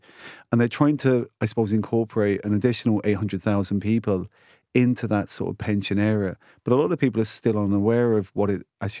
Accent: London, United Kingdom; now in Cork, Ireland; So I grew up in London, Claire. I'm from Cyprus originally, hence the unusual surname. And I studied in finance, and I worked in investment banking. Then I met a woman, which is why I moved to Cork

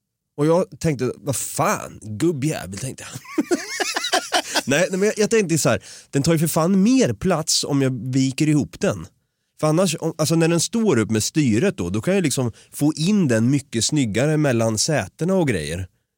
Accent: Sweden; Jag är svensk, jag vet. Förlåt. Eller vi svenskar är också dåliga på att be om ursäkt för den delen.

